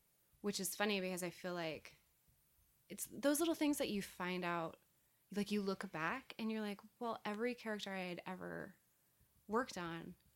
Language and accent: English; California, United States; I hadn't seen an autumn in a long time because I came from California.